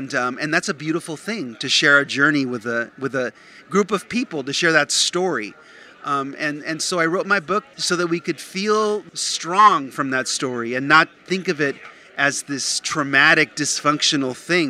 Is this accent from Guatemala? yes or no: yes; Guatemala; I'm from Guatemala.